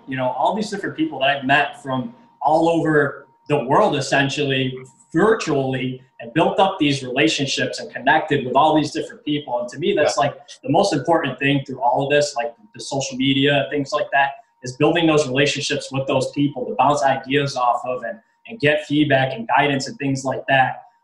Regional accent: New York City, New York, United States; And I actually was born and raised in the South Bronx in New York City.

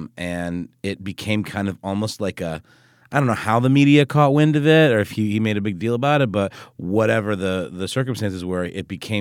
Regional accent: Germany; English is a second language; when I was a kid growing up in Germany

